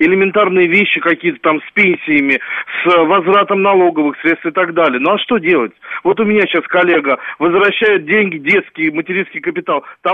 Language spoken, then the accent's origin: Russian; Moscow, Russia; у нас в Москве сколько ситуаций... Я из Москвы.